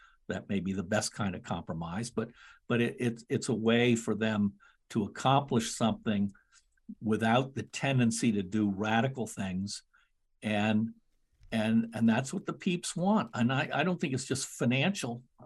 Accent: Bethesda, Maryland, United States; I can remember as a kid growing up in Bethesda

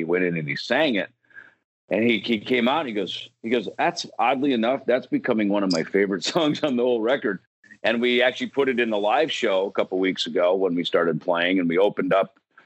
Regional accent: Jackson, United States; There's a vocational school in the town I grew up in Jackson.

